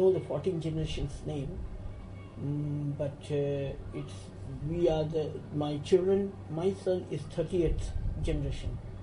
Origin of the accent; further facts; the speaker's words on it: Kolkata, West Bengal, India; English is a second language; I born and brought up in Calcutta.